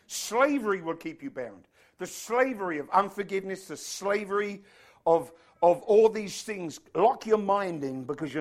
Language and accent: English; London, United Kingdom; I said, "Oh, we're from London."